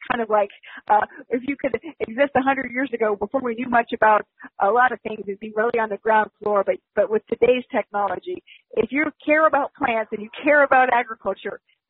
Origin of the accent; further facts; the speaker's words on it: the South, United States; Texas is fascinating. I'm a Southerner.